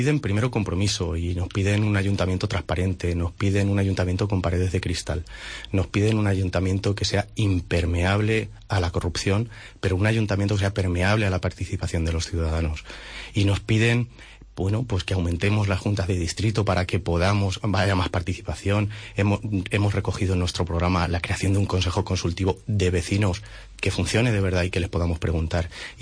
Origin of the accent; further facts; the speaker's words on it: Alicante, Valencian Community, Spain; born there; now in Toledo, Spain; Soy nacido en Alicante, me pregunta mucha gente, y vecino de Toledo.